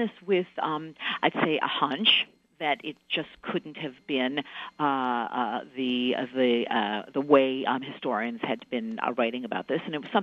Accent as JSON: {"language": "English", "town": "Milwaukee", "region": "Wisconsin", "country": "United States", "tie": "born or raised there", "said": "my hometown, which happened to be Milwaukee, there was every year a Warsaw Ghetto Memorial Program."}